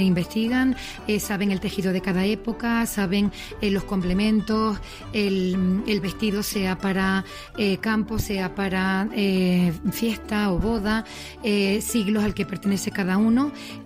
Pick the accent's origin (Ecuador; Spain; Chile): Spain; Canary Islands; que podemos nosotros defender, ¿no? Como canarios.